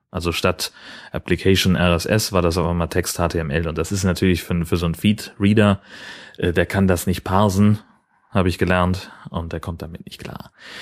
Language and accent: German; Schleswig-Holstein, Germany; zwischen Dithmarschen, wo ich herkomme und dem Allgäu, wo sie herkommt